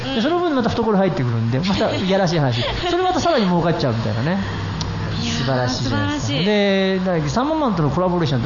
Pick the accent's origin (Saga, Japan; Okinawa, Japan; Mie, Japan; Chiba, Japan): Mie, Japan; 三重県、あれ言ってくださいよ、ご当地なんだから、私の田舎なんだから